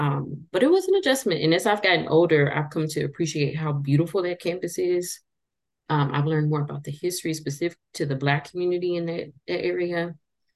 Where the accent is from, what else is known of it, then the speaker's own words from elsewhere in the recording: Little Rock, Arkansas, United States; growing up in Little Rock, I would go to regular like hair salon visits.